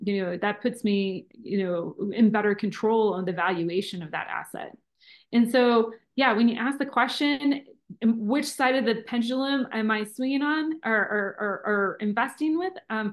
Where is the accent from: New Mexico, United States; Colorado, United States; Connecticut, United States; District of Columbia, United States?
Colorado, United States; I'll also invest in my home state, Colorado.